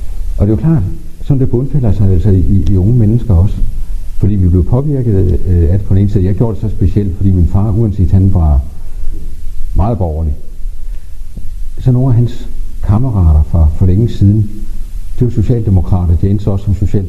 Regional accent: North Denmark Region, Denmark; Ja, det er sådan, at jeg er gammel vendelbo. Min familie har boet i århundreder heroppe

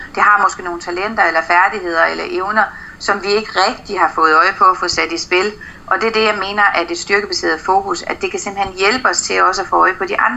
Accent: Frederikshavn, North Denmark Region, Denmark; jeg er selv født og opvokset i Frederikshavn. Jeg har gået på Frederikshavn Gymnasium.

